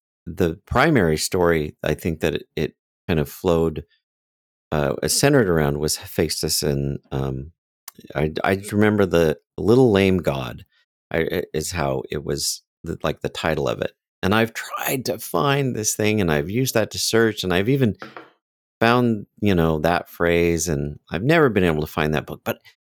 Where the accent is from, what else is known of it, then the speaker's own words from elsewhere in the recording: Bakersfield, California, United States; I grew up in Bakersfield. So this was the main branch of the library system in Bakersfield.